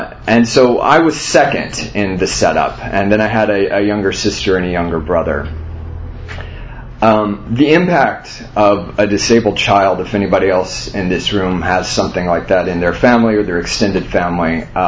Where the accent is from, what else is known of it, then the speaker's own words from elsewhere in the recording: San Antonio, Texas, United States; I grew up in San Antonio, Texas.